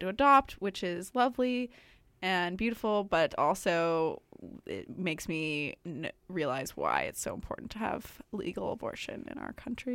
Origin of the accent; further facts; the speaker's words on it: United States; now in Canada; I came to Canada from the States all by myself